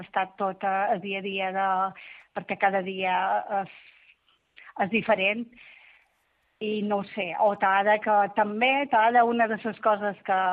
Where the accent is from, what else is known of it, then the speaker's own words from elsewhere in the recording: Balearic Islands, Spain; bueno, però som d'aquí, som de Menorca